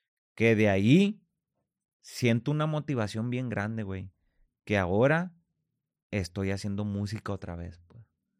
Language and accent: Spanish; Culiacán, Sinaloa, Mexico; moved away; Como aquí yo y mi familia, la neta, nosotros nos salimos de Culiacán, güey, con un compromiso familiar primero.